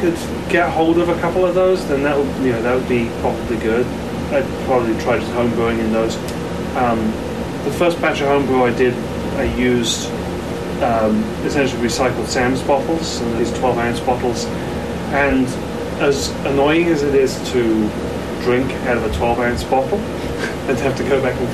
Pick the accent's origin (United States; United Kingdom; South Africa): United Kingdom; one of the downsides of growing up in Britain is that you get very used to the notion that beer comes in units of pints.